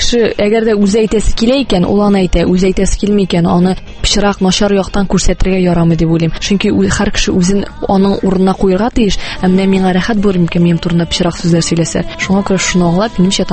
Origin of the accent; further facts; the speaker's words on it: Aznakayevo, Tatarstan, Russia; now in Kazan, Russia; Мин үзем Азнакай ягыннан инде, Азнакайда туып үстем. Хәзерге вакытта Казанда яшим.